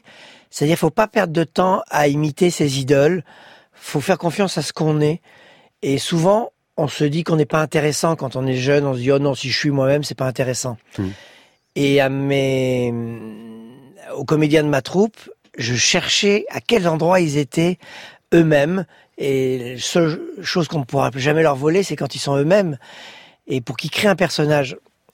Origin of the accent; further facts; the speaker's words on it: Bordeaux, Nouvelle-Aquitaine, France; J'avais 19 ans. Et je venais de Bordeaux.